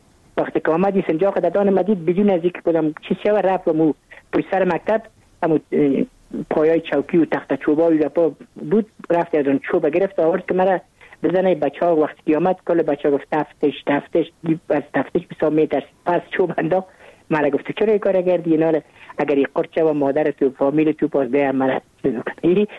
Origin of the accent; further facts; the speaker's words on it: Kabul, Afghanistan; من متولد کابل هستم، در نایه اول کابل تولد شدیم.